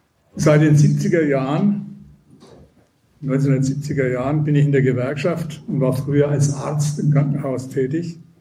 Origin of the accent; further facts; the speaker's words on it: Munich, Bavaria, Germany; Ja, ich komme aus München